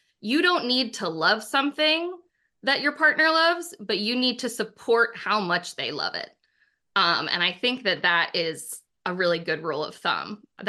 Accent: Boston, Massachusetts, United States; I'm from Boston, so the shitty guy quotient kind of knocks off the charts.

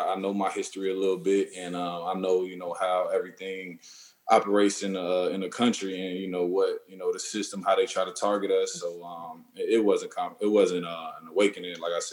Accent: Chicago, Illinois, United States; Because I'm from Chicago, man. I got, you know, homies and friends and family that's, you know, been out there

